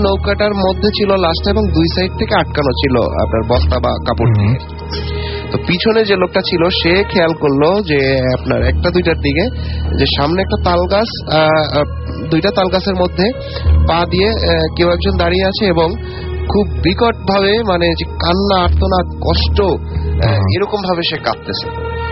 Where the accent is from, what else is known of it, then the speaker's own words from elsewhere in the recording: Barisal, Barisal Division, Bangladesh; Again Barishal থেকে বলছি, বরিশাল থেকে এসেছি।